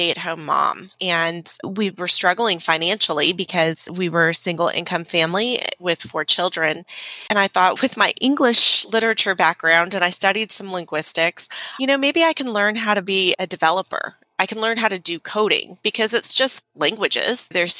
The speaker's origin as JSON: {"language": "English", "region": "California", "country": "United States", "lives_now": "Orlando, United States", "said": "I am originally from California, and I now live in Orlando."}